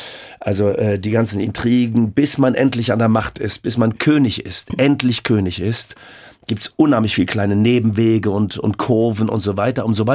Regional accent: France; Ich bin da, wie gesagt, in Frankreich aufgewachsen.

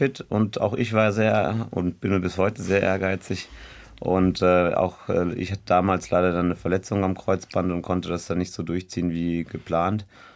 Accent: Marburg, Hesse, Germany; born there; also born or lived in Bavaria; Ja, ich bin in Marburg geboren

